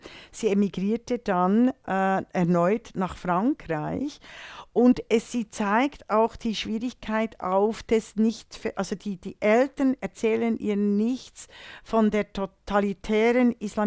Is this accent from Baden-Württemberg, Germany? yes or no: no; Bavaria, Germany; ich kämpfe sowieso als Bayerin wahrscheinlich früher oder später für die Abspaltung von Bayern, von Deutschland.